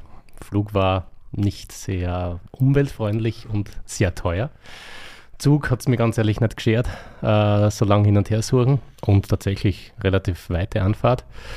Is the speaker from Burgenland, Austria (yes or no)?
yes; Eisenberg, Burgenland, Austria; Also, ich bin aus dem Südburgenland. Das ist, na gut, für die deutschen Zuhörer, Ostösterreich, also direkt an der Grenze zu Ungarn. Im südlichen Bereich, Eisenberg.